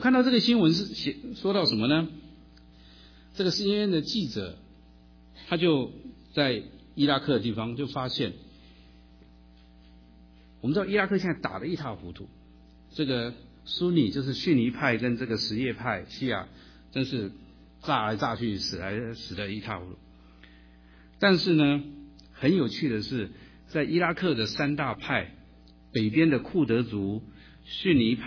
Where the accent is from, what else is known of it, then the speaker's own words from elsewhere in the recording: China; 所以今天我们身为中国人，我们可不可以成为犹太人？